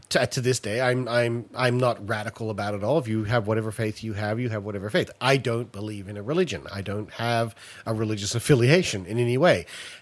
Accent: United States; I'm from America, so I feel like I can speak.

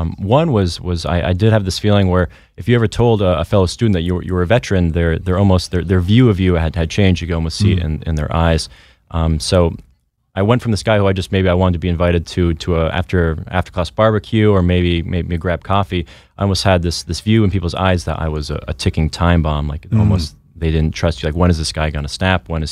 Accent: Vermont, United States; So Eric, I was born and raised in Vermont.

